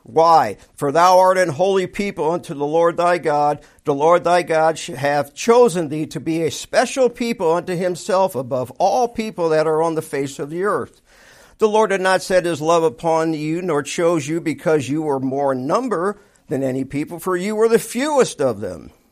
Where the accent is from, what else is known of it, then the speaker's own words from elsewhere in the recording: Fort Wayne, Indiana, United States; born there; On November 16th of 1958, I was born in Fort Wayne, Indiana, at Parkview Hospital. Therefore, I am a Hoosier.